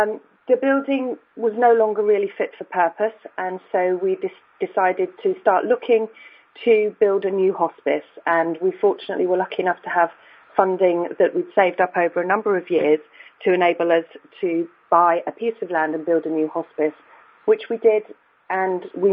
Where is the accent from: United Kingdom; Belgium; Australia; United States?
United Kingdom; Rugby, West Midlands; born there; I was born in Rugby in the UK, which many of you will understand is the birthplace of rugby football.